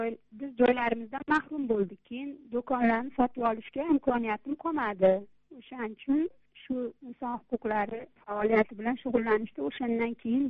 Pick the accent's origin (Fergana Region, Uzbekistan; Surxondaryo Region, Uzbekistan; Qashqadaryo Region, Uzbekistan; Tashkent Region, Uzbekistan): Fergana Region, Uzbekistan; moved away as an adult; now in Tashkent, Uzbekistan; Men 1959-yil 24-noyabrda Farg'ona viloyatida tug'ilganman. Shu Farg'ona viloyatida tug'ilib, o'sha yerda katta bo'ldim. Keyin taqdir taqozosi bilan 1987-yil shu Toshkent shahriga ko'chib kelganmizda oilam bilan